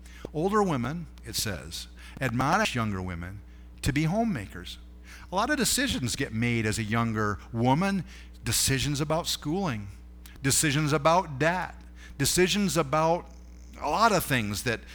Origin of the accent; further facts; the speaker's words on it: Homer, New York, United States; I grew up in Homer, New York.